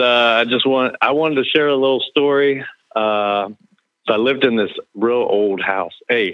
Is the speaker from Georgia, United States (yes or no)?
no; Cincinnati, Ohio, United States; from Cincinnati, Ohio.